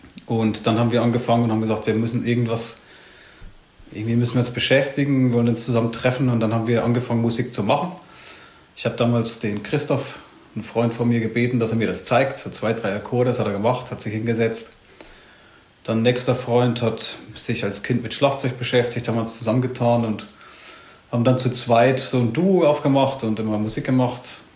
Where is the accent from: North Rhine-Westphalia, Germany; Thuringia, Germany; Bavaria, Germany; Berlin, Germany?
Thuringia, Germany; wenn ich dann zum Menschen sage, wo kommst du eigentlich her? Ja, Landkreis Sonneberg